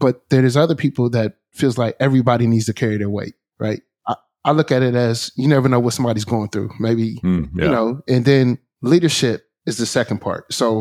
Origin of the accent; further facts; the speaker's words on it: Canton, Ohio, United States; Well, I'm from Canton, Ohio, right? So it's an old manufacturing city.